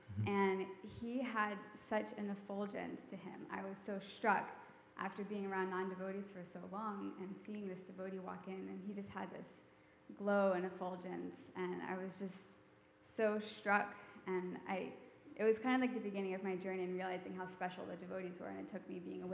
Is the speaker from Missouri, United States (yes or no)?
no; New Vrindavan, West Virginia, United States; So I grew up in New Vrindavan, surrounded by devotees my whole life. And when I went to college in Columbus, I was around non-devotees for a really long time